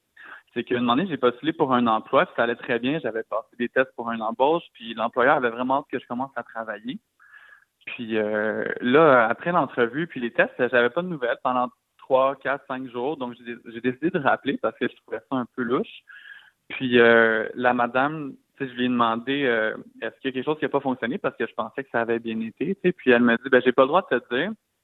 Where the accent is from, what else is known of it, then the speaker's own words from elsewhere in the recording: Cowansville, Quebec, Canada; Puis moi, je viens de Cowansville, donc c'est au moins à 3 heures de chez moi.